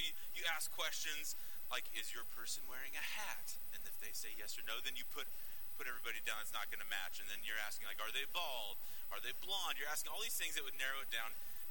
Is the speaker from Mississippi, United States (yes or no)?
no; Nebraska, United States; Nebraska, the good life. And we're like, yeah. I grew up 8 miles from Colorado